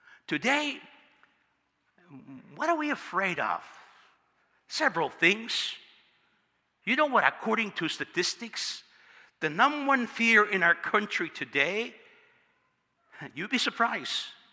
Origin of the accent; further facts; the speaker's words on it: California, United States; I'm a Californian.